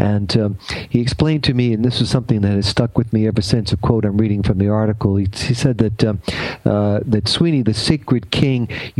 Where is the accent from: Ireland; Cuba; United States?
Ireland; And as an Irishman, I understand only too well what he's talking about.